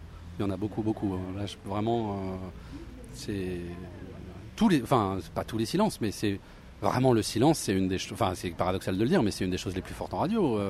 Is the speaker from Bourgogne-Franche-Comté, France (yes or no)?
no; Île-de-France, France; De banlieue parisienne.